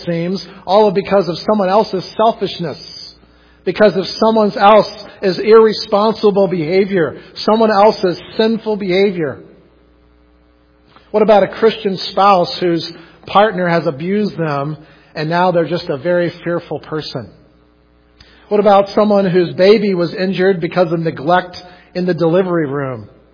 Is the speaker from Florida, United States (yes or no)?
yes; Florida, United States; also born or lived in New Jersey; I was born in 1975 in New Jersey. I was a pastor's son at the time. Yet I grew up in North Florida, sporadically in church.